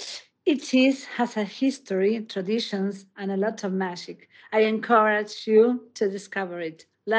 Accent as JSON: {"language": "English", "country": "Uruguay", "second_language": "English", "said": "I'm from Uruguay"}